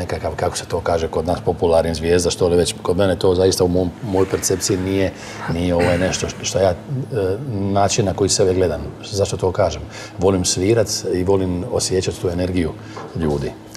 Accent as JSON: {"language": "Croatian", "region": "Dalmatia", "country": "Croatia", "said": "Ja sam Dalmatinac, mi smo svi generalno malo nervozniji tipovi koji ne možemo sjediti baš."}